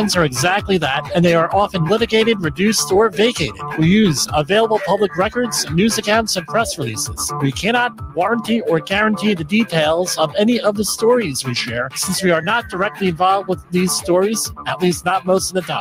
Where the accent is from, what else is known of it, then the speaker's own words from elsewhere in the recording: New Jersey, United States; I say, well, hey, I'm from New Jersey, it's tinnitus.